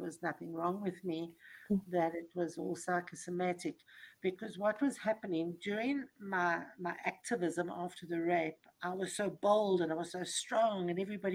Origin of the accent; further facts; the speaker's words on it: Johannesburg, Gauteng, South Africa; now in Cape Town, South Africa; I'm South African. I was brought up in Johannesburg. And then I moved to Cape Town